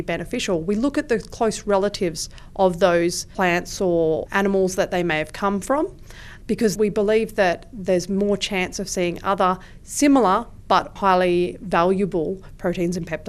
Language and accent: English; Australia; I'm Australian